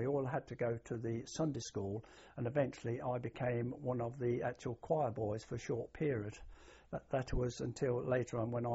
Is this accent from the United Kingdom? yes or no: yes; Kettering, East Midlands, United Kingdom; born there; I was born on May the 8th, 1932. I was born in the town of Kettering, which was a market town in those days in Northamptonshire.